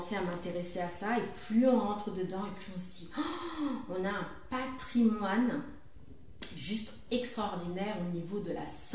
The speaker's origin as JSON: {"language": "French", "country": "Guinea-Bissau", "said": "Moi, je suis originaire de la Guinée-Bissau, très exactement."}